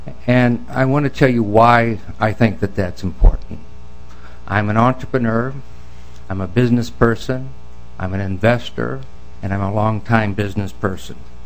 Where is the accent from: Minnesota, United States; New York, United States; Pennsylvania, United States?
Minnesota, United States; So what I'm about to say, I say as a Minnesotan. I've lived here all my life.